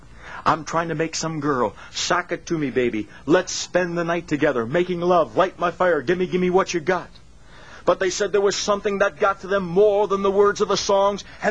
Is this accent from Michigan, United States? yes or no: yes; Detroit, Michigan, United States; The Detroit News, my hometown newspaper, and I'm proud of this paper